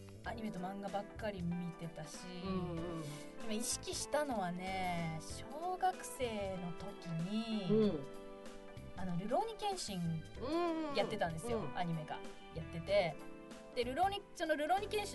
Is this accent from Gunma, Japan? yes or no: no; Tokyo, Japan; 私も野田さんも、まあ、東京育ちっていうことで、